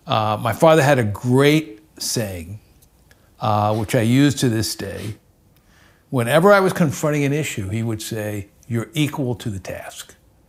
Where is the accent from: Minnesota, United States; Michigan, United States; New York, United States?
New York, United States; Hempstead; also born or lived in Mineola; while I was born in Mineola, I grew up in Hempstead, Long Island.